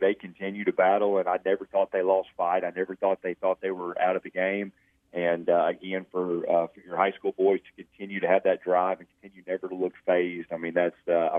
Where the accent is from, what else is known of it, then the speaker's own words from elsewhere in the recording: Missouri, United States; now in Alabama, United States; I'm originally from Missouri, and in Missouri, we have a one-game series in the playoffs.